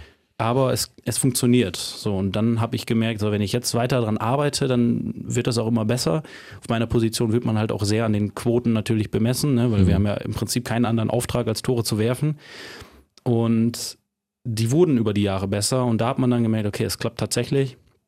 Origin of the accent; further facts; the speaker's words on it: Emsdetten, North Rhine-Westphalia, Germany; also born or lived in Steinfurt; mein ganzes Leben in Emstetten gewohnt